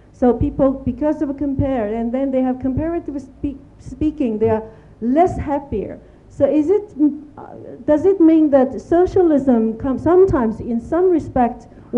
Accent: China; English is a second language; Yeah, I'm from China, a journalist

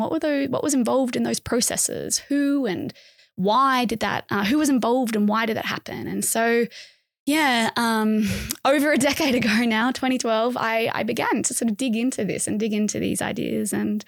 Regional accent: Australia; as a Australian growing up mostly in the post-Cold War era, I was interested in the relationship between the two biggest powers in the region that I was living in, right?

